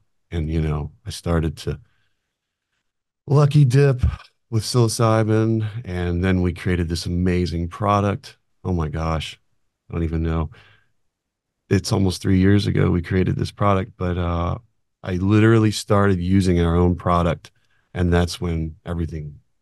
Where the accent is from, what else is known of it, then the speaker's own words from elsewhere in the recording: Atlanta, Georgia, United States; also born or lived in Australia; I grew up in Atlanta, originally started in Australia. My parents were both educators.